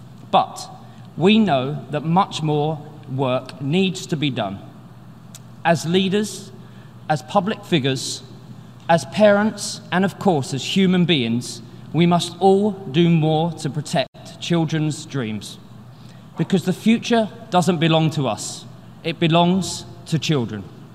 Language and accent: English; London, United Kingdom; I grew up in the East End of London